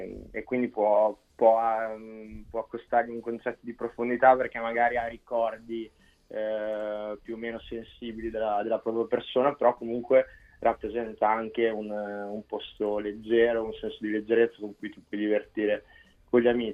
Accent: Emilia-Romagna, Italy; No, io sono romagnolo, però sempre tifato Roma.

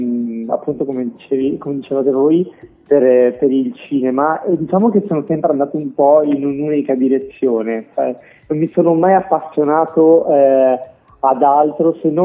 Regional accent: Genoa, Liguria, Italy; moved away as an adult; now in Rome, Italy; poter trasferirmi a Roma, perché io sono di Genova, originariamente sono di Genova, mi trasferì appunto a Roma

